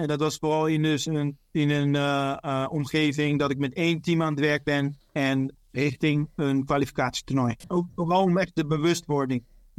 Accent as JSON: {"language": "Dutch", "country": "Netherlands", "said": "als wij als Nederlanders naar een land gaan waar het lekker weer is"}